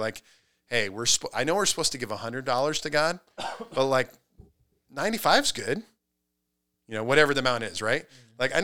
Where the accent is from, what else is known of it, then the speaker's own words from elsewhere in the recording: Nebraska, United States; one time I went to a Nebraska football game, because I'm from Nebraska.